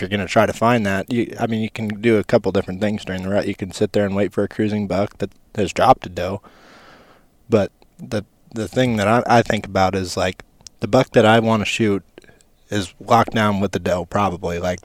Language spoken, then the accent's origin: English; Wisconsin, United States; Growing up in Wisconsin in, like, pretty open field country type stuff